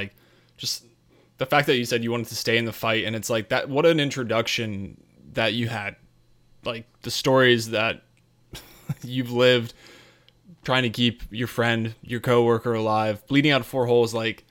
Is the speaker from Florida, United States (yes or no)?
no; Colorado, United States; I grew up in Colorado and I was running around the forest there just doing the same exact thing with my neighbor.